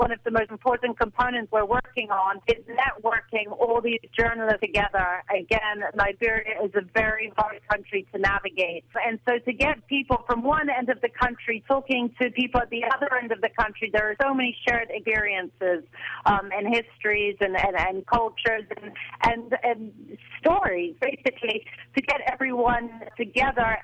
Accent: Kenya; I grew up in Africa, but East Africa. I grew up in Kenya, and since then I've worked as a journalist in Ethiopia. In 2006, after the bombing, I was based in South Lebanon for 2 years.

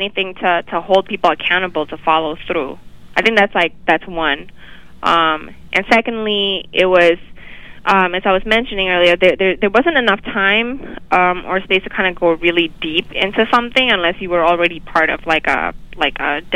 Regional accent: Canada; as a Canadian, as someone from Canada

